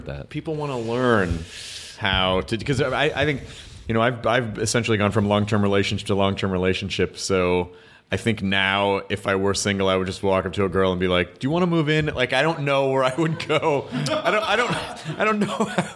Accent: United States; Here would be my approach. Here I go, guys. I'm from America.

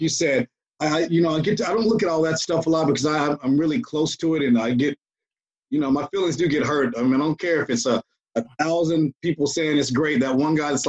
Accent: Atlanta, Georgia, United States; we're all from Atlanta.

